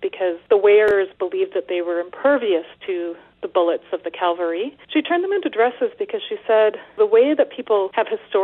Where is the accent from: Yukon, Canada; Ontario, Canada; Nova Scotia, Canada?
Yukon, Canada; Whitehorse; Yeah, so I was born in Whitehorse, and my family on my mom's side is from Carcross Tagish First Nation.